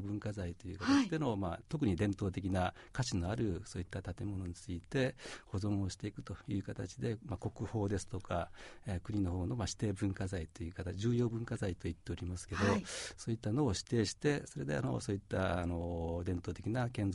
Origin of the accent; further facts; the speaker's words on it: Gifu, Japan; の木曽川と、はい、それから飛騨川ですね、大きな河川になってますけど、そこのちょうど合流するところですね。その辺のところで子供の頃はそちらの方で育ちました。